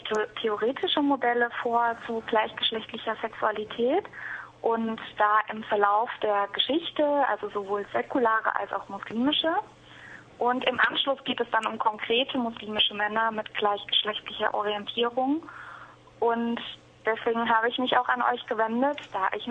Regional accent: Marburg, Hesse, Germany; Ich komme aus Marburg, bin Masterstudentin dort der Religionswissenschaft

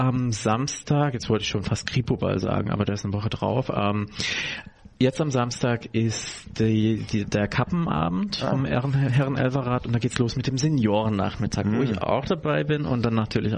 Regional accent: Bondorf, Baden-Württemberg, Germany; ich komme ja ursprünglich aus Bondorf im Schwarzwald, also noch tiefer in die alemannische Fasnet.

